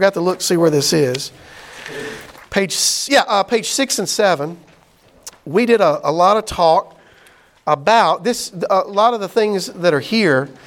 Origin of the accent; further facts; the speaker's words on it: Mississippi, United States; I was raised in Mississippi